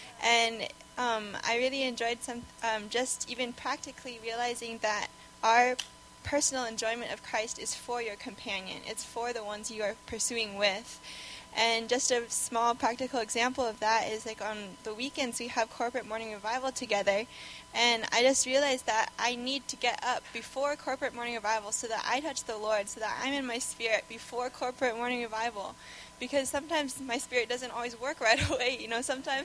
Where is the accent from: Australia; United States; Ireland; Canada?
Canada; Montreal, Quebec; I'm from Montreal. I graduated recently.